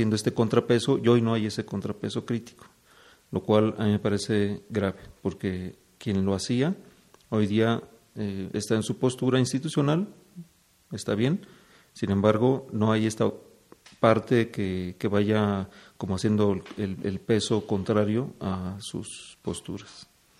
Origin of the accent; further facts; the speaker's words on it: Mexico City, Mexico; born there; now in Cuernavaca, Mexico; Nací en México, en la Ciudad de México, pero llevo ya 25 años adoptado en el estado de Morelos, vivo en Cuernavaca.